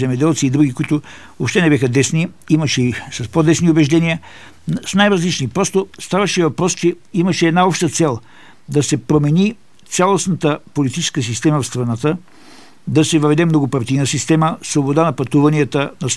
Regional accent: Sofia, Sofia City, Bulgaria; born there; Аз съм роден в София, но тъй като … си е котленски род и съм много свързан с този град

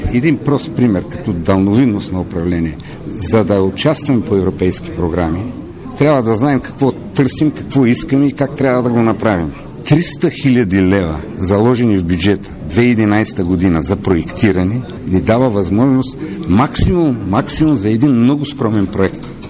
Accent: Plovdiv, Plovdiv Province, Bulgaria; искрено бих се гордял като пловдивчанин

